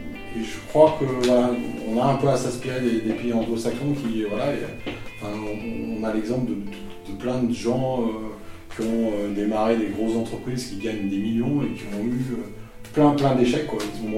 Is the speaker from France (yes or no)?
yes; Lyon, Auvergne-Rhône-Alpes, France; j'étais à Lyon, je suis lyonnais.